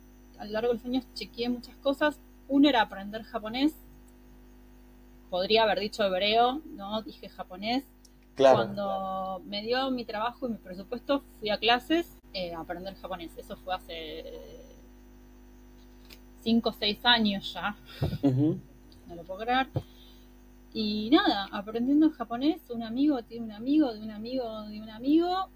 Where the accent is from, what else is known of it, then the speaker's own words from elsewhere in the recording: Buenos Aires, Argentina; Yo soy porteña, o sea, lo digo, me hago responsable de lo que estoy diciendo.